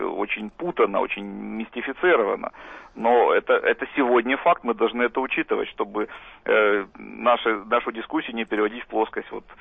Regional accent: Ukraine; Но я украинец

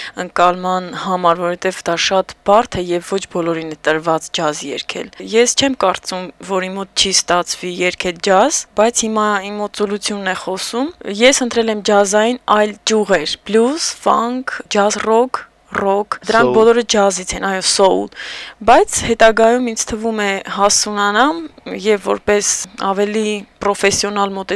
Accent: Vanadzor, Lori, Armenia; born there; ծնունդով Հայաստանից եմ, իմ հայրական կողմը Թբիլիսա հայեր են, մայրական կողմս Մշեցի, բայց ես ծնվել եմ քաղաք Վանաձորում, Կիրովական

